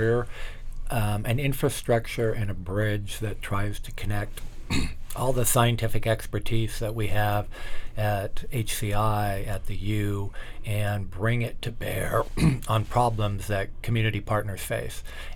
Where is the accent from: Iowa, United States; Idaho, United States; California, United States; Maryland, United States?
Idaho, United States; I grew up in Idaho, moved all over 7 different times growing up